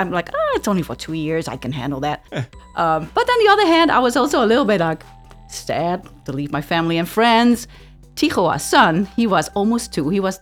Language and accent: English; Netherlands; I am originally from the Netherlands. Some people call it Holland, but okay. Actually Holland is a province from the Netherlands. So the actual country's name is the Netherlands.